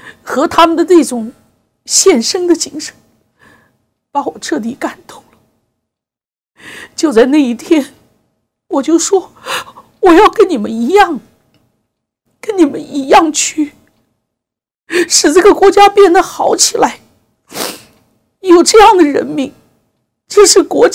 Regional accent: China; 所以作为中国人来讲，

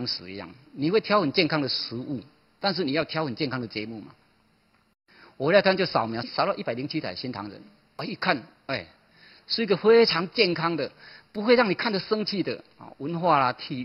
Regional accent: Taiwan; 我们台湾人要有这个觉知，我们要站出来。

